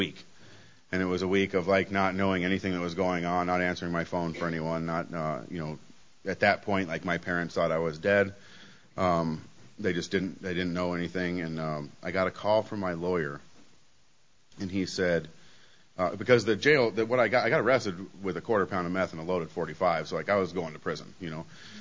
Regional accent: Colorado, United States; also born or lived in Independence, Missouri; So I was born out in Independence, Missouri. I moved to Colorado when I was like 4, so obviously I'm kind of from Colorado.

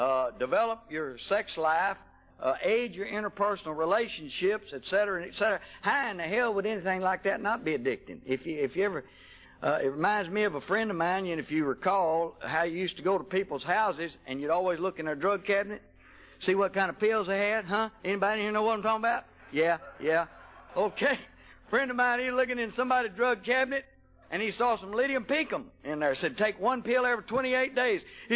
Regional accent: Houston, Texas, United States; I was raised on a ranch and a dairy farm in Houston. I know some of y'all think I'm from Cambridge, England, the way I talk, but I wasn't a Harvard or an Oxford man, either one.

